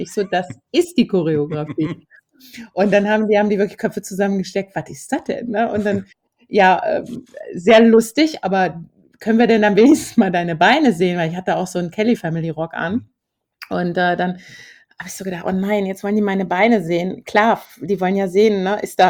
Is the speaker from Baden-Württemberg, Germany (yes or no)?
no; Hümme, Hesse, Germany; Ich bin ja in den Kasseler Bergen in Hümme aufgewachsen, auf dem Bauernhof, sehr weit ab auch vom Dorf.